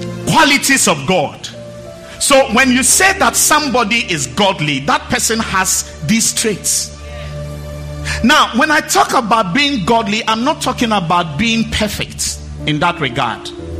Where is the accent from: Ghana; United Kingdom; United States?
Ghana; We are Ghanaian.